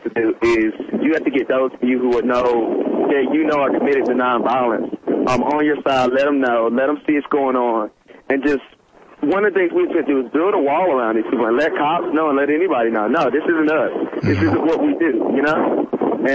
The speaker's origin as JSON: {"language": "English", "town": "Broxton", "region": "Georgia", "country": "United States", "accent": "Georgia", "lives_now": "Boston, United States", "said": "I'm from Broxton, Georgia, in Coffee County."}